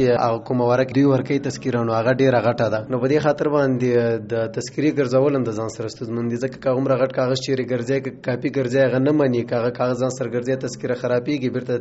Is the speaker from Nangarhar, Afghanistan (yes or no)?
yes; Nangarhar, Afghanistan; نو ما ویل چې نه، زه افغان یم، د ننګرهار یم.